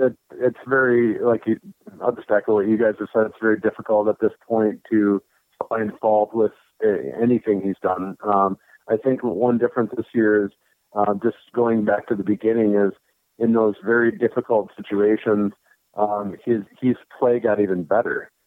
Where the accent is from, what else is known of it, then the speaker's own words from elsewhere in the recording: Minnesota, United States; I grew up in Minnesota. I grew up a Gopher fan.